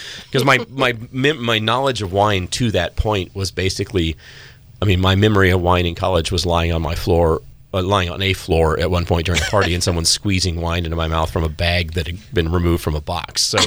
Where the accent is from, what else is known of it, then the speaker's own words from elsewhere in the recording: Texas, United States; You know, I grew up in Texas. I didn't grow up at all in a wine drinking family.